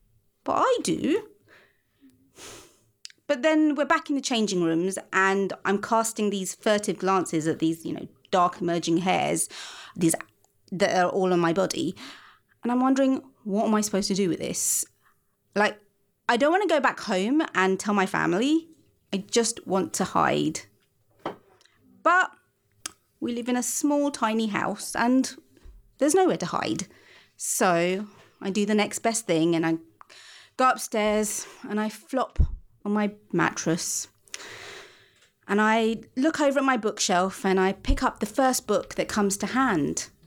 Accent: London, United Kingdom; But I spend a lot of my teens wandering around my part of London, looking for a cheap deal at the Indian beauty shops that they have

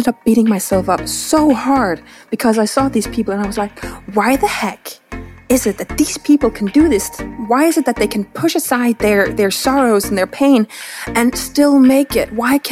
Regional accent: Denmark; English is a second language; moved away as an adult; now in Connecticut, United States; Oh, no. I'm born and raised in Denmark.

